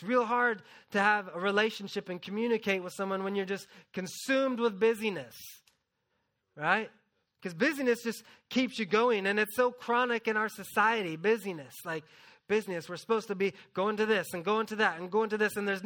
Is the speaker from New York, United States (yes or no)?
no; Tulsa, Oklahoma, United States; I grew up there in Tulsa going to Victory, and directly across the street was Oral Roberts University